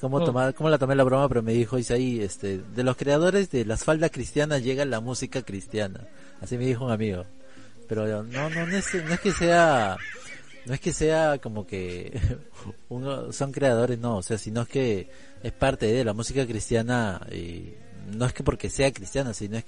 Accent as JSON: {"language": "Spanish", "region": "Callao", "country": "Peru", "said": "yo soy del Callao y me encanta mucho la salsa"}